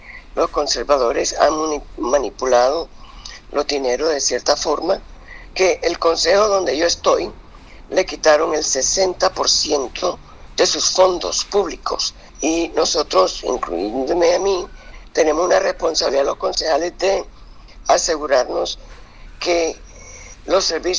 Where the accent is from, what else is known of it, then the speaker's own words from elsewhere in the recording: Barranquilla, Atlántico, Colombia; otra vez a obtener mis raíces barranquilleras. Pasé unos años allá, deliciosos, encantada de regresar a mi tierra.